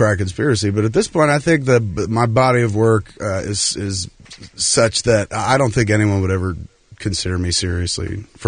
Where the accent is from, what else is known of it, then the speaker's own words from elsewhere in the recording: New Jersey, United States; But for me, I grew up in Jersey. Jersey, and I know what it's like to grow up in the shadow of something larger than yourself.